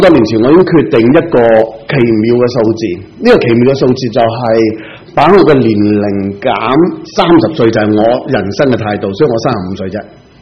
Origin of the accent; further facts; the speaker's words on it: Shek Kip Mei, Kowloon, Hong Kong; 我其实由细在石硖尾大的，我在石硖尾出世的，我亦都是白田住过的。